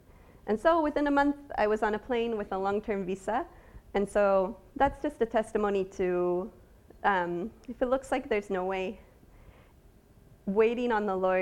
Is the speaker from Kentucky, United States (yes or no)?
no; McKinleyville, California, United States; So I'm actually from McKinleyville, which I'm sure all of you have heard of, and that's not something I normally get to say.